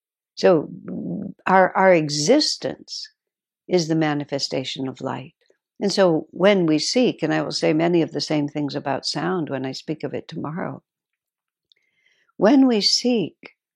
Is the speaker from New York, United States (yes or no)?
no; El Paso, Texas, United States; When I was a child, I grew up in El Paso, Texas, and Carlsbad Caverns was not very far away.